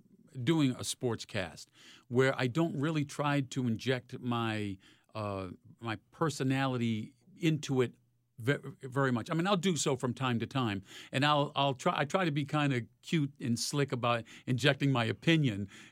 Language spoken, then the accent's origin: English; Rhode Island, United States; now in Chicago, United States; came back home, went to college on the GI Bill at Rhode Island College, worked at my hometown TV station doing weekend sports at WPRI-TV